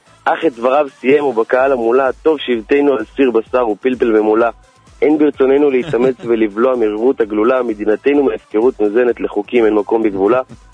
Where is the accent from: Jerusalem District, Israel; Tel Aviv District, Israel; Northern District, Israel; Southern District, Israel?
Tel Aviv District, Israel; Bnei Brak; אני מבני ברק.